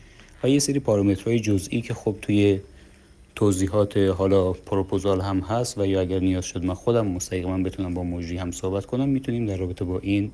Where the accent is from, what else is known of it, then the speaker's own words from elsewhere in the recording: Mazandaran, Iran; ما یه پروژه پایان نامه برای مقطع فوق لیسانس داریم تو دانشگاه صنعتیمون در بابل، اهل مازندران هستیم.